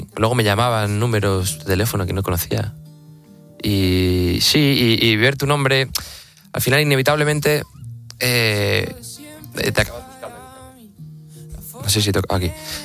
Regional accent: Galicia, Spain; now in Madrid, Spain; me volví a mi casa, porque ya ahora estoy en Madrid, pero no, soy de Galicia. Y me volví allí pues con mi gente de siempre

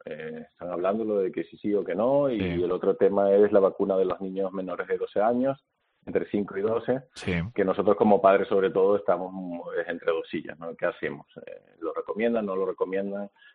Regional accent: La Laguna, Canary Islands, Spain; Sí, nací allí en La Laguna, pero bueno, entre La Laguna y Santa Cruz, tú sabes que no mucha distancia, el colegio en Santa Cruz, viviendo en La Laguna.

